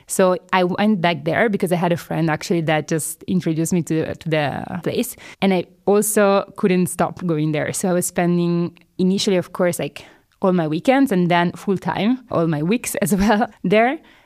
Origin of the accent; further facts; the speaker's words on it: Padua, Veneto, Italy; Padova is my hometown that somehow managed to do more.